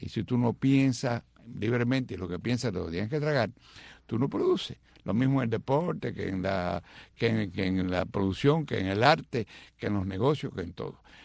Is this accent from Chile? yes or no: no; Cuba; El Guajiro y yo somos cubanos, nacimos allí